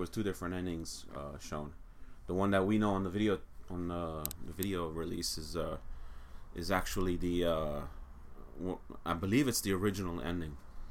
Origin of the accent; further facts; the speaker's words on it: Italy; No, I grew up in Italy, so over there everything is Japanese anime.